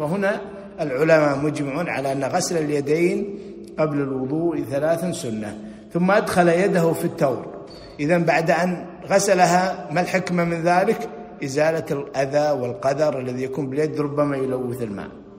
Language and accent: Arabic; Kuwait; لذلك اشتهرت عندنا في الكويت سوق ماذا؟ الصفافير